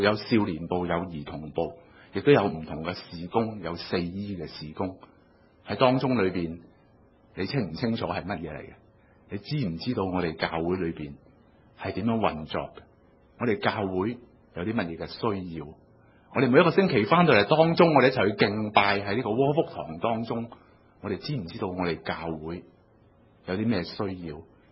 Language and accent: Cantonese; Hong Kong; 很多时候呢我们香港人去旅行经常都会想想那个地方是不是安全的城市嘛